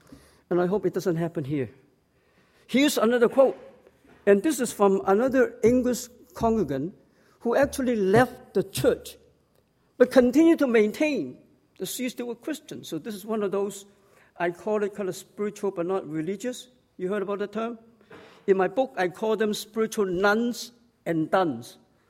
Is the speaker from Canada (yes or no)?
yes; Toronto, Ontario, Canada; When I grew up in Toronto, Chinese Alliance in Toronto.